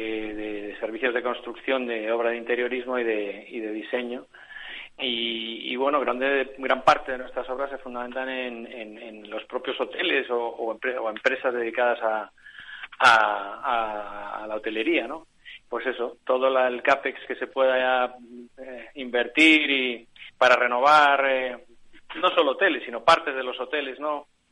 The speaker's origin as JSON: {"language": "Spanish", "region": "Galicia", "country": "Spain", "said": "yo soy gallego y un poquito de agua se echa de menos."}